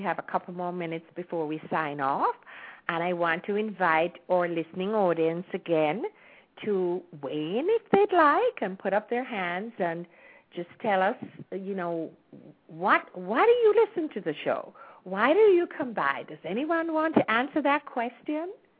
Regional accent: Jamaica; now in United States; I was born and raised in Jamaica. I've spent most of my life here in the United States, the major portion of my life, and I am proud to be an American. But I am really also proud to be a Jamaican.

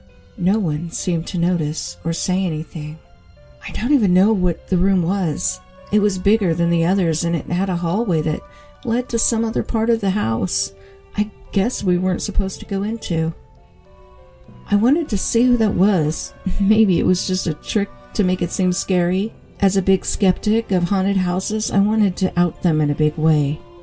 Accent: Santa Rosa, California, United States; I grew up in Santa Rosa, California, so going to fun events in the Bay Area was always easy for my family.

